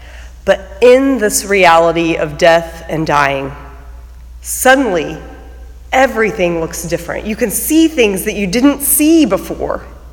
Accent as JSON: {"language": "English", "region": "Midwest", "country": "United States", "said": "he's seeing everything around him with these fresh eyes that I do not have as a Midwesterner."}